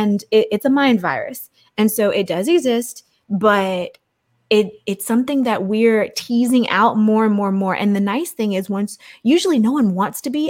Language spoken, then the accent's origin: English; Virginia, United States; And I was raised in Southern Virginia on the border of Virginia, North Carolina on Highway 95, population 5,000. It was racist as fuck.